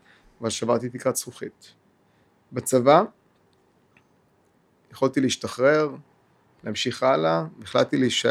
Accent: Kiryat Ata, Haifa District, Israel; גדלתי בצפון, בקריית אתא. גדלתי בסביבה אמנם מאוד טובה, ואחרי זה למדתי בעוד ביאליק, שזה בית ספר נפלא, אבל בפריפריה.

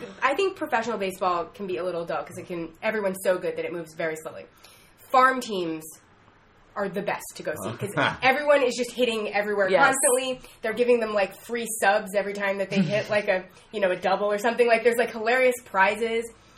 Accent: Manhattan, New York, United States; You know, I grew up in Manhattan. I lived in the city my whole life.

